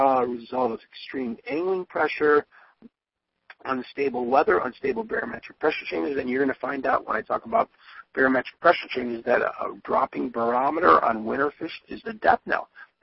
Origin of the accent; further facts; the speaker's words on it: New York, United States; Growing up in the Niagara Frontier, we used to fish, you know, the Lake Erie, Lake Ontario tributaries.